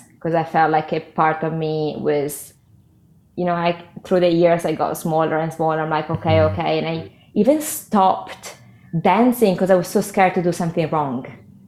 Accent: Padua, Veneto, Italy; Close to Venice, Padova.

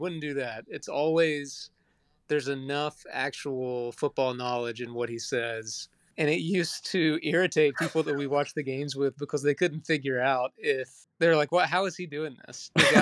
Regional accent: Tuscaloosa, Alabama, United States; we're all from Tuscaloosa

